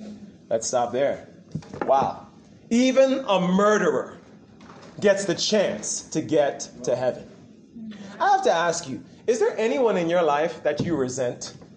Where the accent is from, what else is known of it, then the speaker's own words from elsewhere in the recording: United States; you can recognize from my accent, I'm from the U.S.